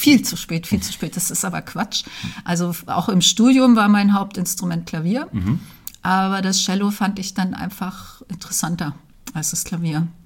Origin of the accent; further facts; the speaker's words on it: Braunschweig, Lower Saxony, Germany; also born or lived in Dessau / Berlin; Ja, ich bin in Dessau geboren und dann aber aufgewachsen in Braunschweig und dann von Braunschweig aus direkt nach der Schule nach Berlin.